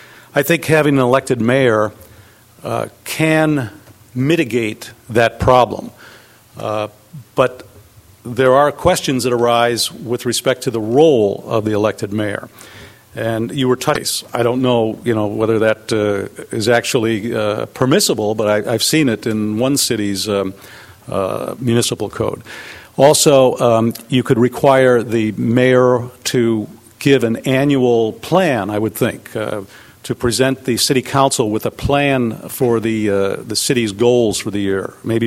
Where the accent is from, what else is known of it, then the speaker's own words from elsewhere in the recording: Atascadero, California, United States; from Atascadero.